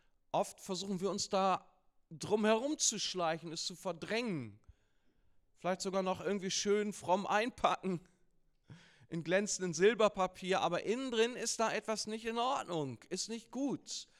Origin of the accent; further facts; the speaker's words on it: Lower Saxony, Germany; bin ich auch kein Bremer, bin ich auch Niedersachse